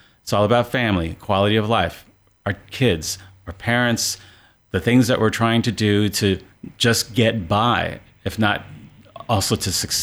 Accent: Manhattan, New York, United States; moved away as an adult; now in Boonville, United States; I'm born and raised in Manhattan, New York. I'm a native New Yorker.

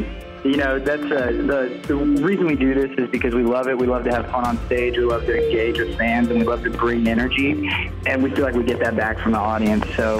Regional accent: Austin, Texas, United States; We are both from, George and I both grew up in Austin, Texas originally. So grew up in Austin and started everything there, really.

